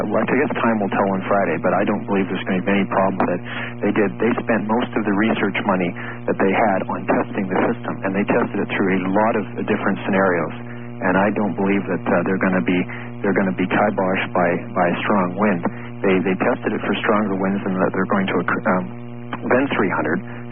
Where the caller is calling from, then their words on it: Coquitlam, British Columbia, Canada; I'm calling from Coquitlam, British Columbia